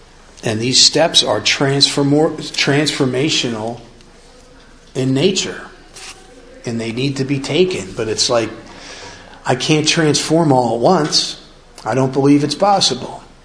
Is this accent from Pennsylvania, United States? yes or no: yes; Philadelphia, Pennsylvania, United States; The way I used to think about myself growing up in Philadelphia, everybody was a tough guy